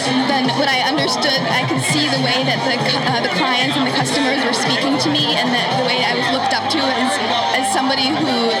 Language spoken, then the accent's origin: English; Princeton, New Jersey, United States; I grew up in Princeton, New Jersey.